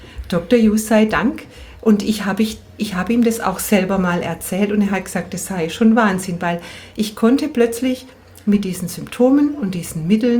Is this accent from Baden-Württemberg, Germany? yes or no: yes; Bad Friedrichshall, Baden-Württemberg, Germany; Ich komme aus Bad Friedrichshall